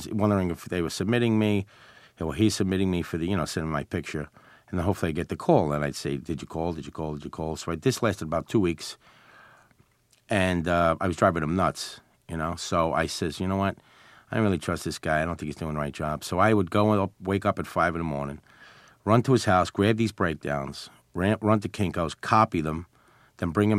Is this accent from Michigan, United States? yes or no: no; Brooklyn, New York, United States; because I'm from Brooklyn